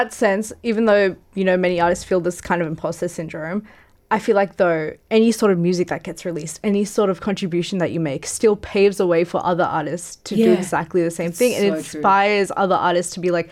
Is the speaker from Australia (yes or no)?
yes; Australia; those two experiences of being South Asian and growing up in Australia